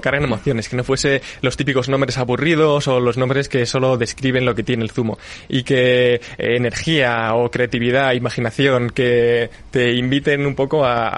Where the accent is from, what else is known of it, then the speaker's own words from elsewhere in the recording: Madrid, Community of Madrid, Spain; Nosotros somos de Madrid, pero nuestra familia viene de Soria y decidimos empezar a montar este proyecto en el pueblo de nuestros abuelos.